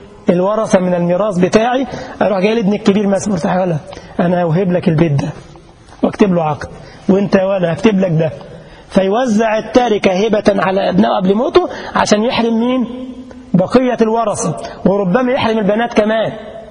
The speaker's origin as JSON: {"language": "Arabic", "country": "Egypt", "said": "ما عندنا في مصر بيقولوا عليها بوسة برضو،"}